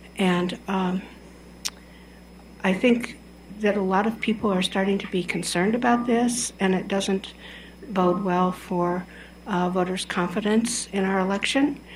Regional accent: Colorado, United States; I'm from Boulder County.

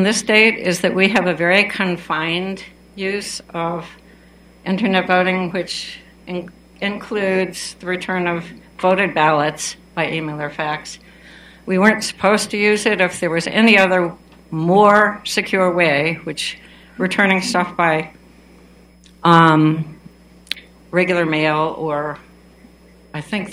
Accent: Boulder, Colorado, United States; I'm from Boulder.

